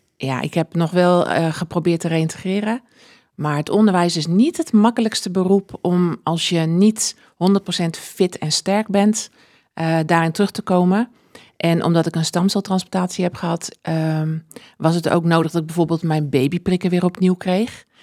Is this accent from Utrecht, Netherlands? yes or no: yes; Bunschoten-Spakenburg, Utrecht, Netherlands; born there; now in Baarn, Netherlands; En ik ben geboren in Bunschoten-Spakenburg, maar mijn ouders niet. Dus ik ben ook niet een echte Spakenburger.